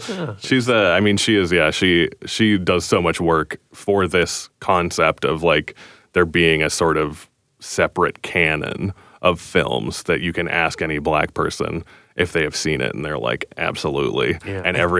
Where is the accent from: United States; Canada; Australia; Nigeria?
Canada; obviously Canadian films, we're Canadian.